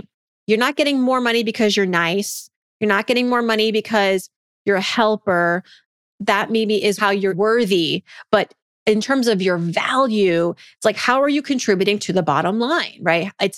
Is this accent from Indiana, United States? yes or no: no; Worcester, Massachusetts, United States; I grew up in Worcester, Massachusetts for part of my childhood, which in the 80s, the New York Times called it nobody's first choice.